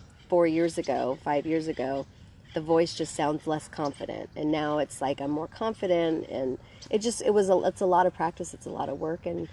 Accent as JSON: {"language": "English", "town": "Long Beach", "region": "California", "country": "United States", "tie": "born or raised there", "said": "I grew up in Long Beach, California, and I came to UC Santa Barbara and graduated with a degree in Spanish."}